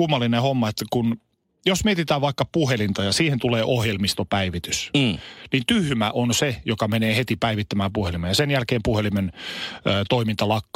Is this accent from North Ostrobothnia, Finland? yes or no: yes; Oulu, North Ostrobothnia, Finland; mä olen Oulusta aluperin kotoisin